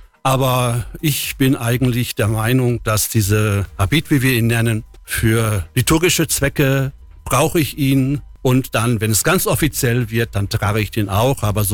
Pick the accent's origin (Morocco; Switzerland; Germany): Germany; Lower Saxony; Wenn ich gefragt werde, wo ich herkomme, dann sage ich normalerweise, ich bin ein Südoldenburger Münsterländer.